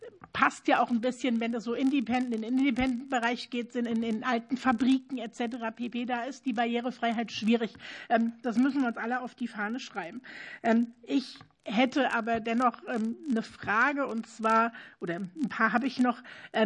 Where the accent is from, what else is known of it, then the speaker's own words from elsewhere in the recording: Wiesbaden, Hesse, Germany; ich komme aus der Karnevalhochburg Wiesbaden, also ganz, ganz hervorragend.